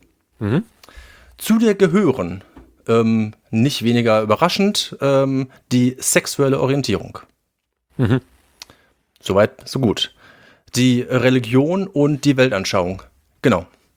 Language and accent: German; Gelsenkirchen, North Rhine-Westphalia, Germany; ich komme aus Gelsenkirchen Bismarck